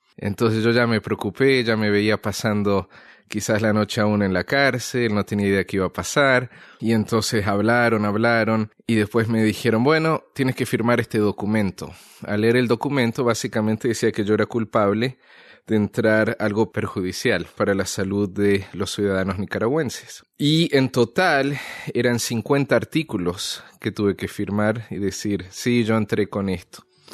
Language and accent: Spanish; Uruguay; also born or lived in Honduras; yo soy de Uruguay, pero vivía en Honduras por razones laborales